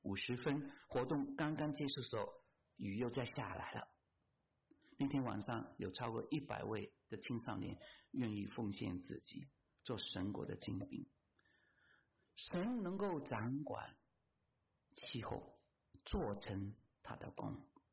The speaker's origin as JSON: {"language": "Chinese", "region": "Guangdong", "country": "China", "said": "我们广东人说很会推搪，很会推迟"}